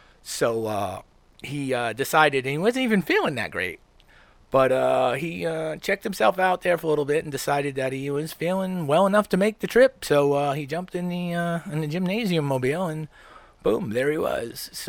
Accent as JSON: {"language": "English", "town": "New York City", "region": "New York", "country": "United States", "tie": "born there", "said": "it's the city of my birth. I was born in Manhattan, even"}